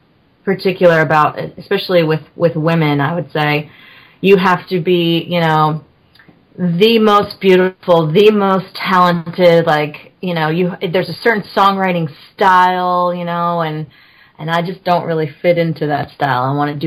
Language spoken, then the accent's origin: English; Chicago, Illinois, United States; also born or lived in Nashville; I was actually born in Nashville, and then I was raised, we actually moved to Chicago when I was seven